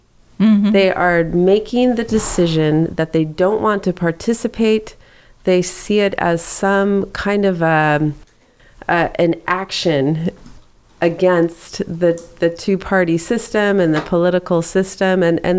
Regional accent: Washington, United States; I grew up in Puget Sound, which is, well, not in Puget Sound, on Puget Sound, on the shores in Washington State, just south of Seattle.

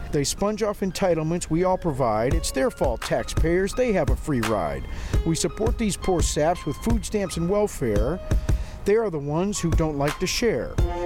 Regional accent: Lowell, Massachusetts, United States; born there; I was born in Lowell, Mass.

